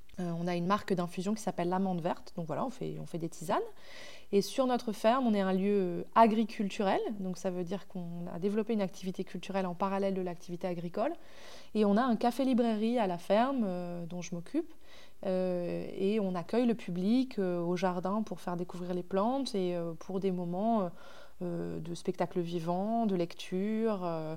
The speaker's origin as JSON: {"language": "French", "region": "Normandy", "country": "France", "tie": "born or raised there", "said": "Moi, j'ai grandi à la campagne, mais pas dans cette campagne-là. J'ai grandi en Normandie"}